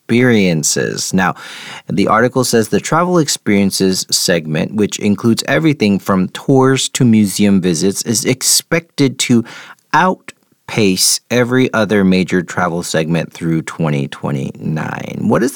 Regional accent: New York, United States; So, for example, I'm from New York, and if you think about traveling to New York, someone you might pay for.

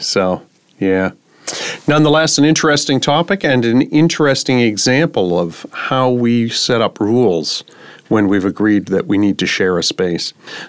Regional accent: Canada; I'm a Canadian, right? So I was brought up in opposition to what we call the American War of Independence.

